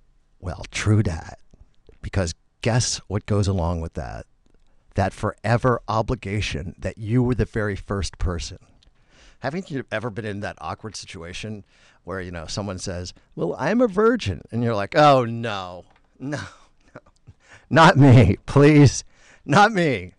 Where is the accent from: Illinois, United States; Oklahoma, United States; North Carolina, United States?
Illinois, United States; Chicago; I'm from Chicago.